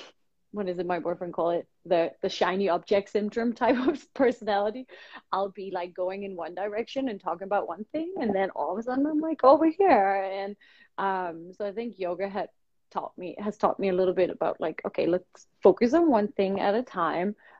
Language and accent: English; Denmark; I'm from Denmark, I'm from Europe, so it's kind of close and dear to my heart to be able to race in Europe.